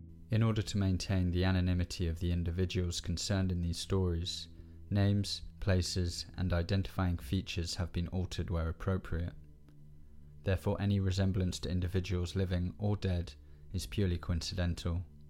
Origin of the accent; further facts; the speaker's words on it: London, United Kingdom; I grew up in South London, where the sound of the sirens is never far away.